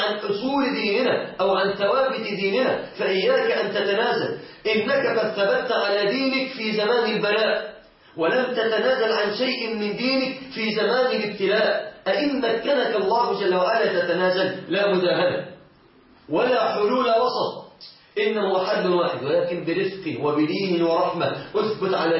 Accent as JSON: {"language": "Arabic", "country": "Egypt"}